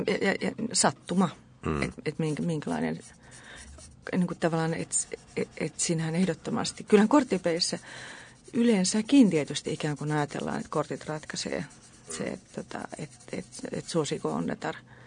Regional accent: Helsinki, Uusimaa, Finland; Se oli länsimurretta. Se sujuu multa niin hyvin, koska olen Viikistä kotoisin.

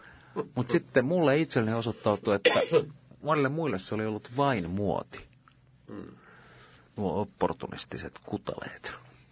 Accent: Espoo, Uusimaa, Finland; Koska nuoruuteni Espoossa oli oikeastaan siinä iässä, kun havahduin ylipäätään populaarikulttuurin maailmaan

